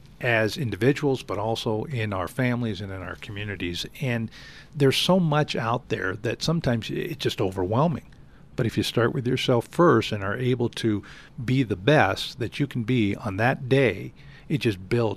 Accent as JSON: {"language": "English", "region": "California", "country": "United States", "tie": "born or raised there", "said": "I grew up in Southern California."}